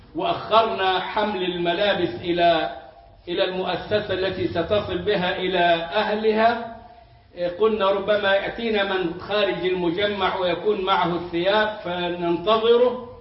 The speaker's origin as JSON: {"language": "Arabic", "country": "Egypt", "said": "الجنيه اللي عندنا في مصر"}